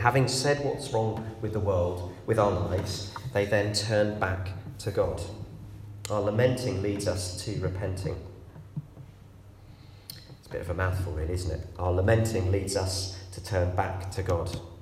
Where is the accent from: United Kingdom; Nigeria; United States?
United Kingdom; You know, we're British, we don't say things out loud like that.